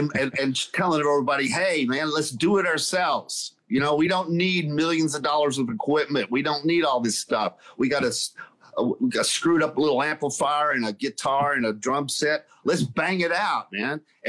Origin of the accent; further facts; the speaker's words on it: Chattanooga, Tennessee, United States; That's from my hometown of Chattanooga, Tennessee. Yeah, down in Chattanooga. It's kind of a tri-state area.